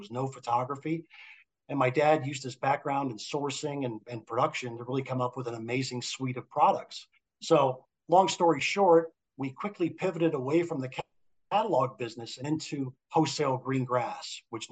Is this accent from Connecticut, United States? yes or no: yes; Connecticut, United States; And so, I grew up playing golf. I grew up in Connecticut, played golf at Longshore growing up.